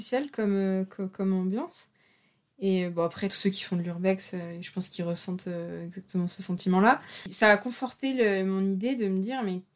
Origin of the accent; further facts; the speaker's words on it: France; Mes études à Clermont-Ferrand, je viens du centre de la France, je me retrouve à travailler en Saône-et-Loire